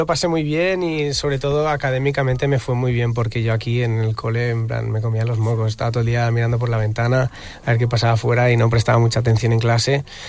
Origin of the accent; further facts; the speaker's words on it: Barcelona, Catalonia, Spain; Mis dos padres son de ahí, pero se mudaron a Barcelona cuando yo acababa de nacer, tenía un año o así. Entonces yo me crié en Barcelona